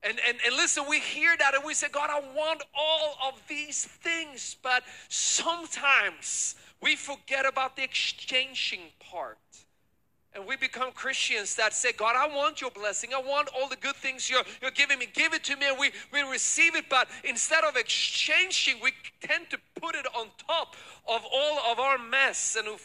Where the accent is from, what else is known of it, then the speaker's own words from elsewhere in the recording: Sweden; English is a second language; moved away as an adult; now in United States; And born and raised in Sweden, came to America 10 years ago. So you may, maybe, perhaps pick up a slight little accent somewhere when I speak. It's because I speak also better Swedish than you speak is Swedish